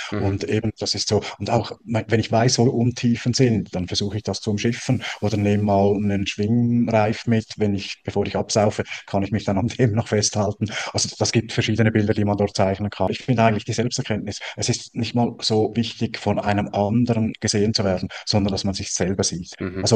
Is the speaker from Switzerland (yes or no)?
yes; Switzerland; ich bin ja Schweizer